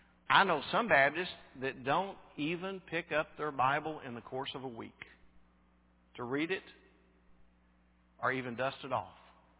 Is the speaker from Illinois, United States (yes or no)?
no; Texas, United States; I'm from Texas, don't do that.